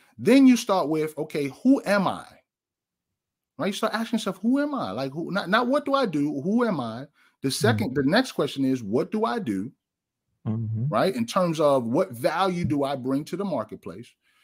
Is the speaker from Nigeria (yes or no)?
no; New York, United States; Now, I come from New York.